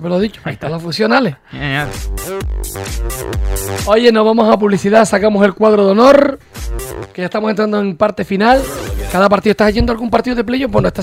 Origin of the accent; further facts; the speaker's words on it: Fontanales, Canary Islands, Spain; yo soy de Fontanales. Yo pertenezco a Moya.